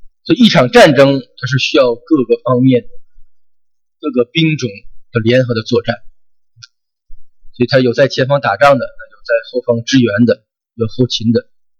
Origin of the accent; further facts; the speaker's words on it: China; 我们中国人喜欢足球